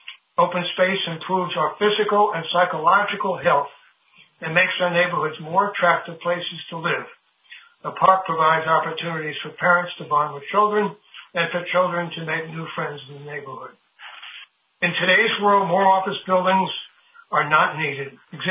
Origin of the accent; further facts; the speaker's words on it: Queens, New York, United States; I grew up in Queens, not out here. This is back in the 1950s.